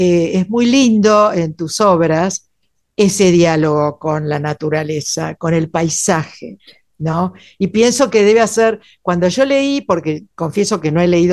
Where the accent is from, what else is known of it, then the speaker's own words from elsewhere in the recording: Buenos Aires, Argentina; Yo soy porteña, pero no lo digo con orgullo.